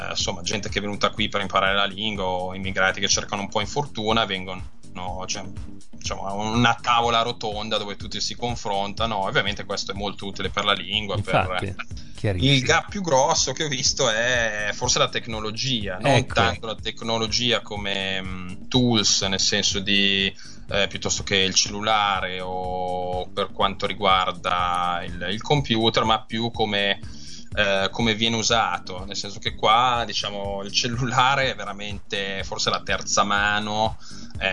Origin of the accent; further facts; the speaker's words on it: Monza, Lombardy, Italy; now in London, United Kingdom; quella di Monza, di Milano, da dove vengo io, rispetto a quella londinese, ho deciso di restare per opportunità lavorative